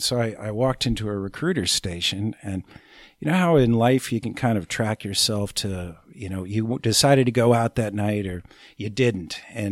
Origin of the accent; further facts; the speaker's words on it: Canton, Ohio, United States; Canton, Ohio, to be exact. The home of the Pro Football Hall of Fame